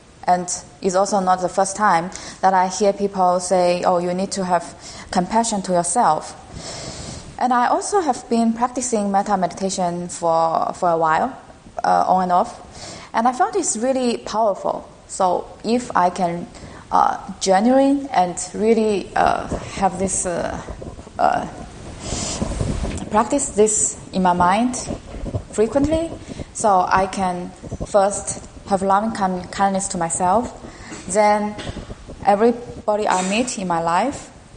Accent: China; English is a second language; now in United States; and I'm from China, so I'm very new to this country.

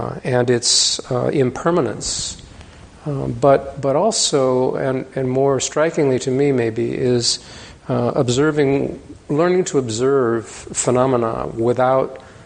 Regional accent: California, United States; I used to swim on swim teams when I grew up in California

